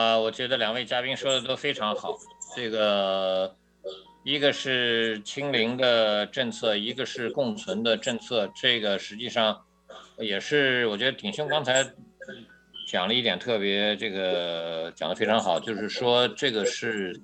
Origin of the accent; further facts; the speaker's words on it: China; now in United States; 作为中国人，我们是希望，就是说生活在美国的中国人